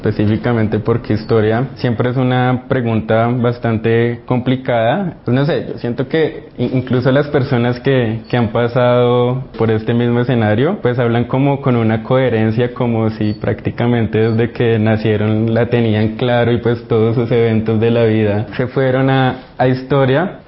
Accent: Facatativá, Cundinamarca, Colombia; also born or lived in La Vega; muy temprano, a mis 9 años, salí de La Vega y nos trasladamos a Facatativá. Esto genera como un primer cambio, ¿no? Incluso por el clima, tierra caliente, tierra fría.

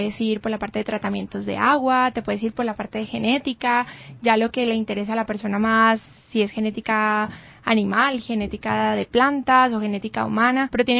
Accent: Pasto, Nariño, Colombia; born there; Mi papá nació en Pasto, pero mis abuelitos son italianos, entonces digamos que hay una mezcla ahí. Y bueno, yo soy nacida orgullosamente pastusa, nacida en Pasto

